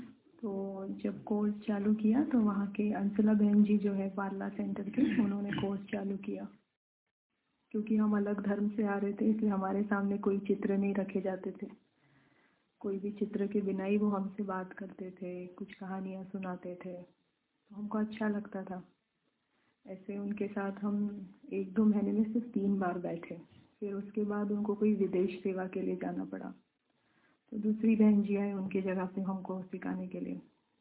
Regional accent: Mumbai, Maharashtra, India; born there; हमारा जन्म मुंबई में हुआ है और हम मुस्लिम धर्म से हैं।

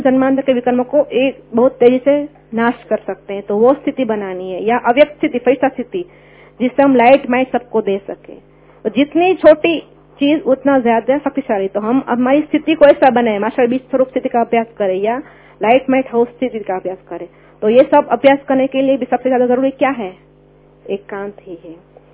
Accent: Jamnagar, Gujarat, India; मैं गुजरात जामनगर से हूँ

